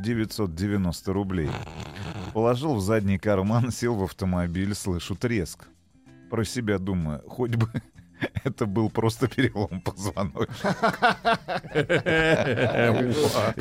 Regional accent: Voronezh, Voronezh Oblast, Russia; Сообщение с моей малой родины. В Воронеже понты...

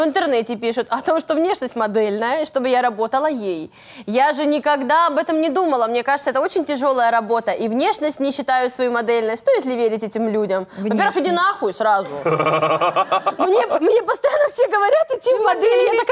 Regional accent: Khabarovsk, Khabarovsk Krai, Russia; Это же, я из Хабаровска.

